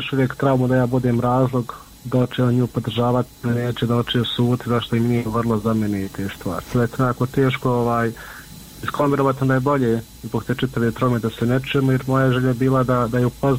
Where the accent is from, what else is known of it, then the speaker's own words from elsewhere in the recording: Miljevina, Republika Srpska, Bosnia & Herzegovina; mi smo svi gore iz Miljevine